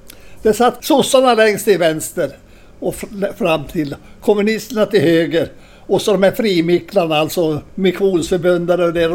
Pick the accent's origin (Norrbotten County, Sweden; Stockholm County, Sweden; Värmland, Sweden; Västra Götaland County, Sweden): Norrbotten County, Sweden; Malmberget; also born or lived in Luleå; Ja, jag är född i Luleå församling, men jag är uppvuxen i Malmberget.